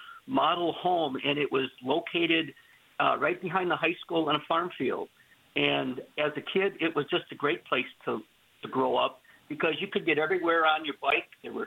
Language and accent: English; Greendale, Wisconsin, United States; now in Stevens Point, United States; So I grew up in Greendale. My parents moved there in the late 1950s.